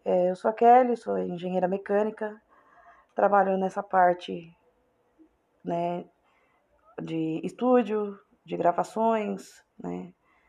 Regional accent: São Paulo, Brazil; Nós somos aqui da Baixada Santista e trabalhamos em duas indústrias, em duas usinas

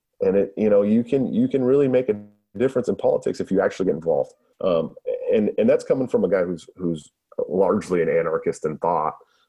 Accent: California, United States; moved away as an adult; also born or lived in Oregon; now in Iowa, United States; it's scary because I'm from California, born and raised. I'm a Cali boy, but I lived in Oregon for 7 years

